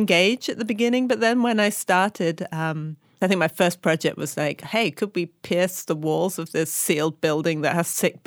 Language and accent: English; England, United Kingdom; I grew up in England. And lots of hiking and camping. A lot of contact with nature growing up.